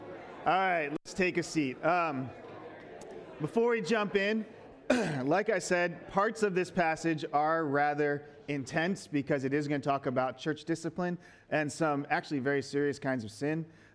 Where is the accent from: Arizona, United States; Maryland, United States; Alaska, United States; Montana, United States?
Maryland, United States; Baltimore; When I was 14, I grew up in Baltimore.